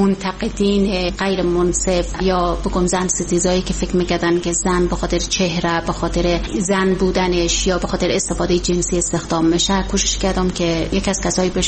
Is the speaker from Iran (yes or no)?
no; Afghanistan; به عنوان یک افغان